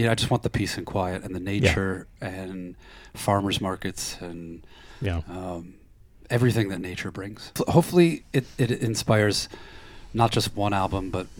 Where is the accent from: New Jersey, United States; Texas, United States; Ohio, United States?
Ohio, United States; Shaker Heights; also born or lived in Chicago; I grew up in the Midwest in Ohio, so you grow up around nice people.